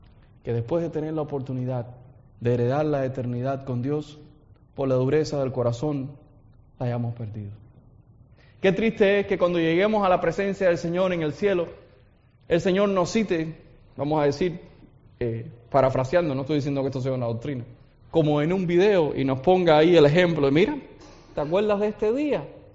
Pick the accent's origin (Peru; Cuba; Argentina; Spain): Cuba; now in United States; Como yo soy de Cuba, los cubanos normalmente no vienen a través del desierto de Nuevo México